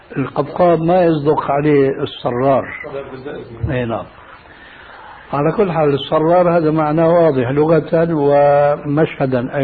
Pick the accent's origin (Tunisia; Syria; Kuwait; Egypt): Syria; كانت إلى عهد قريب عندنا في سوريا للرجال.